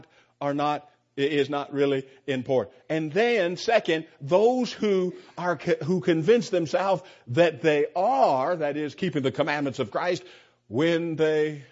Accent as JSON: {"language": "English", "town": "Santa Monica", "region": "California", "country": "United States", "tie": "born or raised there", "said": "most of you know I'm a Californian. People in California don't make a big deal out of movie stars because you see them all the time. Santa Monica is where I grew up, and I saw movie stars all the time."}